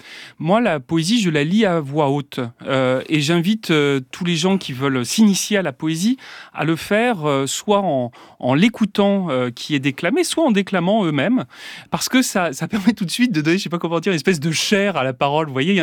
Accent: Provence-Alpes-Côte d'Azur, France; l'arrière-pays provençal, qui est mon pays d'origine et que j'adore.

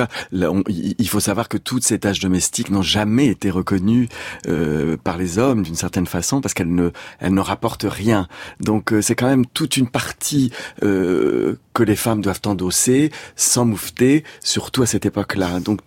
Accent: Brittany, France; moi je suis breton d'origine

